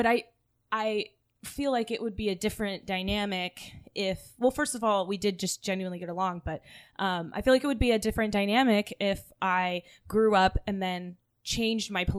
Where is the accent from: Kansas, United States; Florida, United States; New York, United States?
Florida, United States; But I think like we were raised in Florida. Okay. Mm-hmm. So like we were in a central Florida too, not South Florida.